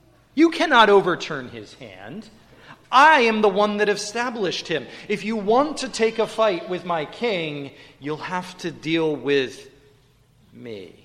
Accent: Cambridge, United States; As American people, as residents of Cambridge, do we not share the blame as Christians?

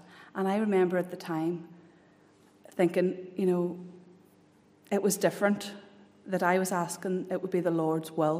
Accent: Londonderry, Northern Ireland, United Kingdom; I was born and lived in Londonderry for the first 29 years of my life. I was brought up in the Roman Catholic Church by my very devout Catholic parents

